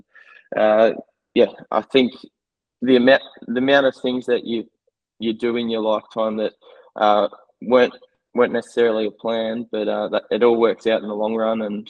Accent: Queensland, Australia; now in Euroa, Australia; I played footy all the way growing up. I grew up in Queensland, but I was very much a Aussie rules boy.

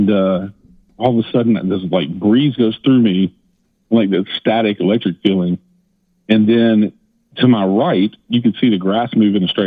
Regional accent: Tennessee, United States; I was born and raised in Tennessee, right outside of Nashville.

